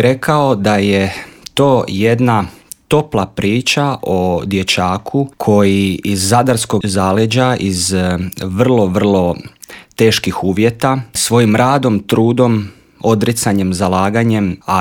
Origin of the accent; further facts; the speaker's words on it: Slavonski Brod, Brod-Posavina County, Croatia; ja sam inače iz Slavonskog Broda